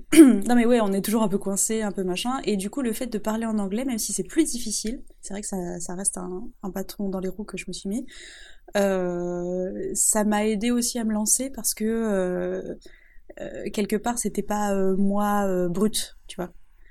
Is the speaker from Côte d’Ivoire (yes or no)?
no; France; Oui, je suis française.